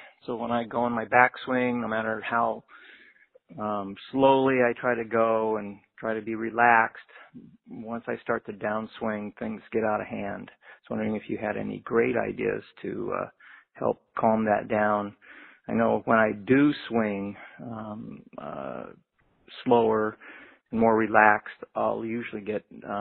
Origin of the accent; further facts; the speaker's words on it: Washington, United States; I'm from Washington State.